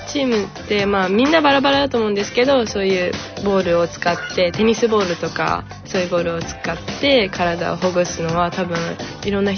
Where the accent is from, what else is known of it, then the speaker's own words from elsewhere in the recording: Gifu, Japan; 私も岐阜出身で岐阜で今まで育ってきた